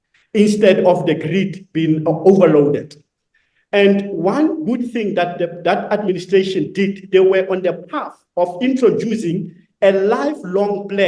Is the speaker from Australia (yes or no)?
no; South Africa; But majority of our economy as South African is on agriculture.